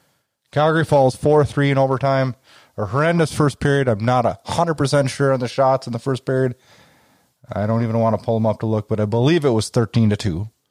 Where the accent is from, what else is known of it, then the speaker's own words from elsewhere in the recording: North Dakota, United States; 74 degrees outside today in my hometown in North Dakota.